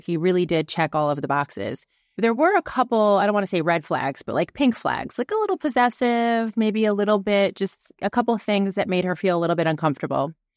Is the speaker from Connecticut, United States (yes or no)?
yes; Connecticut, United States; now in New York, United States; And I'm from Connecticut. I now live in New York.